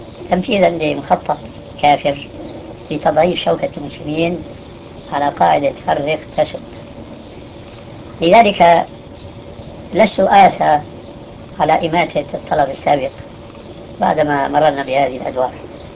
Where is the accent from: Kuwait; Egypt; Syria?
Syria; now in Saudi Arabia; وهذا كما يقولون عندنا في الشام وش الضيف. فقنعت بالهجرة هنا